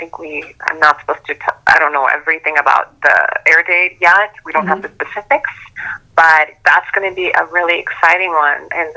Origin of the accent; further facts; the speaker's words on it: United States; because, you know, I'm an American, I'm very, very patriotic, I'm very grateful to be an American, and very, very happy.